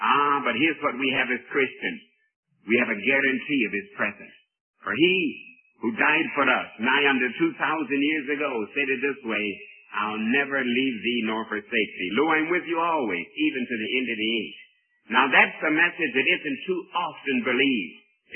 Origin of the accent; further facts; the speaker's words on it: United States; I'm an American.